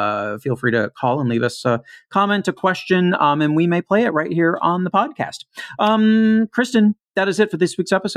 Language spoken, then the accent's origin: English; Louisville, Kentucky, United States; I grew up in the Louisville, Kentucky market. So, you know, we always had concerts coming through.